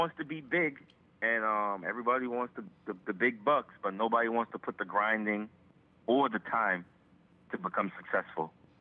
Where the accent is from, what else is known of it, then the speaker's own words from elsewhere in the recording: Trinidad & Tobago; I'm from Trinidad and Tobago, so I know the meaning of not having anything.